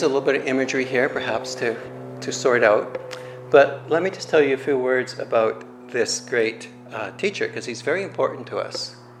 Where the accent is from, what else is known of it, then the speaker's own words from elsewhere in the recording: Calgary, Alberta, Canada; I grew up in Calgary, as I've mentioned. And all my travels had basically between Calgary and the Rocky Mountains, mostly.